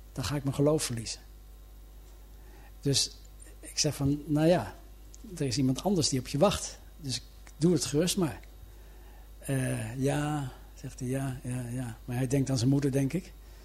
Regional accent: Middelburg, Zeeland, Netherlands; also born or lived in Zeist; Ik ben opgegroeid in Middelburg met weinig allochtonen om me heen.

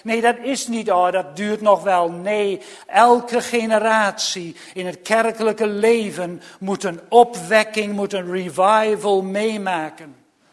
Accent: Australia; Weet u, ik heb mijn jeugd in Australië doorgebracht.

